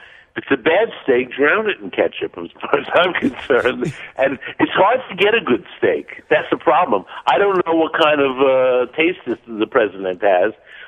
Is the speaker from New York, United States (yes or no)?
yes; Brooklyn, New York, United States; And also, I grew up in the next neighborhood from you. You're from Canarsie. I'm from Marine Park.